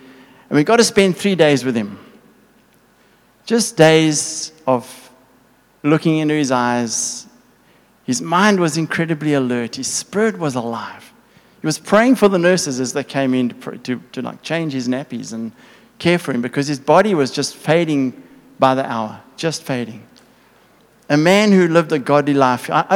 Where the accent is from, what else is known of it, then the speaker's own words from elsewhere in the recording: Boksburg, Gauteng, South Africa; born there; Because I was born in Boksburg. And that's nothing like Malawi, you know.